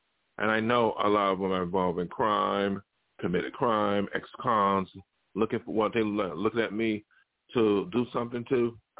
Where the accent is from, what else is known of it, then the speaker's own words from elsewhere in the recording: Buffalo, New York, United States; moved away; I came from Buffalo, New York. And, you know, Buffalo, New York, I am no longer a resident or have any attachment to Buffalo, except my family who lives there.